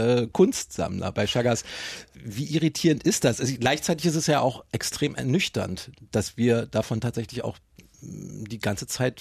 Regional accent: Berlin, Germany; ich komme aus Westberlin

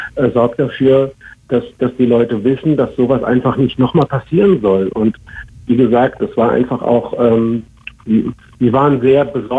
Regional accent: Mannheim, Baden-Württemberg, Germany; in meiner Heimatstadt Mannheim.

